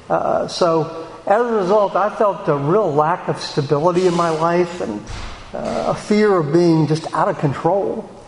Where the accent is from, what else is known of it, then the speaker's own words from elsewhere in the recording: Houston, Texas, United States; also born or lived in Pasadena; I'm a native Houstonian. I was born in Southwest Houston in 1957